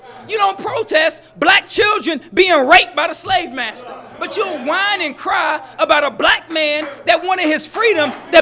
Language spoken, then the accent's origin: English; Atlanta, Georgia, United States; When I was growing up in Atlanta, the Ku Klux Klan decided they wanted to march through downtown Atlanta.